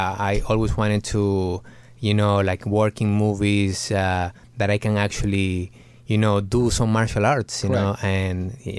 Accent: Maracaibo, Zulia, Venezuela; now in United States; I was born and raised in Maracaibo, Venezuela.

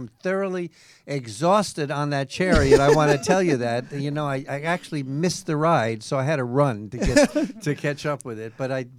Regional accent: New York City, New York, United States; New York. That's right. New York City. I'm a boy from New York. I was born and raised there. Spent the first 25 years of my life there.

